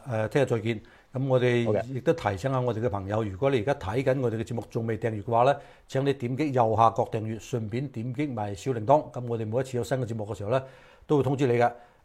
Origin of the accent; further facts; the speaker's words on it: United States; 我哋美國人